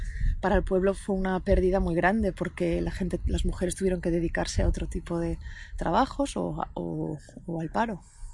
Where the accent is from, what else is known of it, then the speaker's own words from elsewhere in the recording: Cangas, Galicia, Spain; en mi pueblo, que se llama Cangas, en la ría de Vigo.